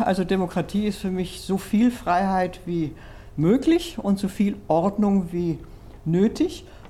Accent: Bollschweil, Baden-Württemberg, Germany; ich komme aus Bolschweil, einem kleinen Dorf in Freiburg

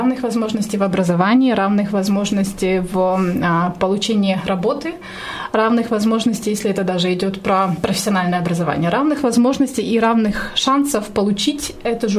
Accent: Mykolaiv, Mykolaiv Oblast, Ukraine; also born or lived in Kyiv; Я родом из Украины, я родом из Николаева, но с 22 лет я училась в Киеве, я закончила Национальный университет Киево-Могилянская академия.

